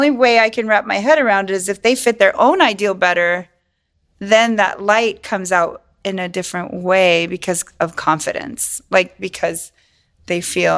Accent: California, United States; Because like, I grew up in California, so I don't have that perception of that's a great conversation piece for me.

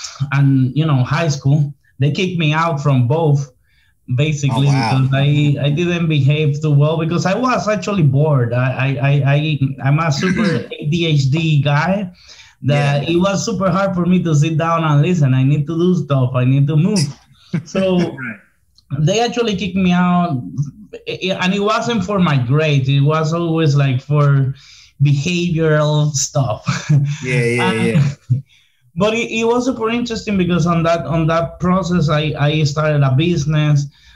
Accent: Dominican Republic; born there; English is a second language; I was born in Dominican Republic. I was born into a middle class home.

